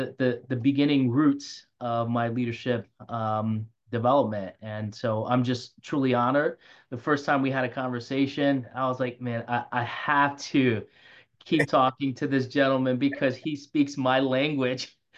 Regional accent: New York, United States; I grew up in the South Bronx, single parent household.

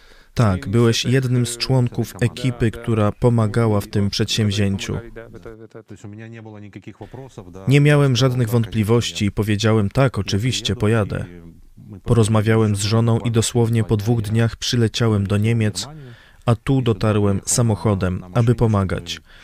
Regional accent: Sakhalin Oblast, Russia; also born or lived in Kyrgyzstan; urodziłem się w Kirgizji. Mieszkaliśmy w Kirgizji do pierwszej klasy szkoły podstawowej. Miałem wtedy 7 lat. Potem przeprowadziliśmy się na wyspę Sachalin. Daleko, tak, daleko, z mamą. To na samym Dalekim Wschodzie. Tak, tuż przy Japonii.

